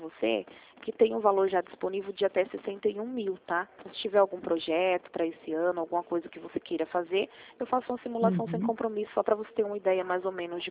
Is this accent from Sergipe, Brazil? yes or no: no; Rio Claro, São Paulo, Brazil; eu sou aqui de Rio Claro mesmo